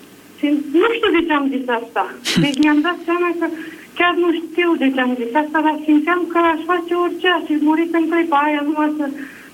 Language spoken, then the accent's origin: Romanian; Craiova, Dolj, Romania; Sunt din Craiova, astăzi toată Craiova vrea să vă spun.